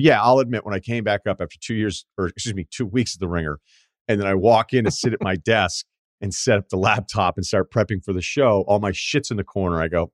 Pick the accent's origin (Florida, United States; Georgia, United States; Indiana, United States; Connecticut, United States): Georgia, United States; Currently living in my hometown, small town about an hour north of Atlanta. Hot Atlanta, the locals call it.